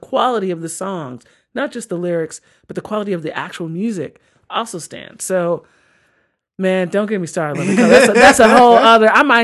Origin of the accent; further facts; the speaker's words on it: New York, United States; growing up in New York, we had Z100 back then.